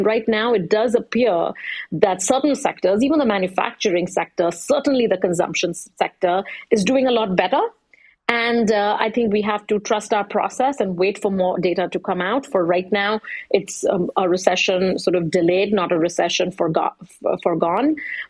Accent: India; if you're looking at emerging markets, so I'm from India. If you're looking at a bond from the Indian government, that is certainly available to you

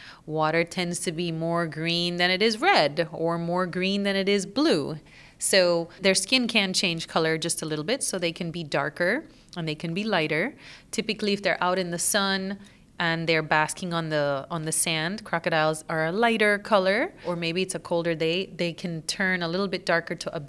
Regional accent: Belize; because I'm from Belize, where we have lots of beautiful places.

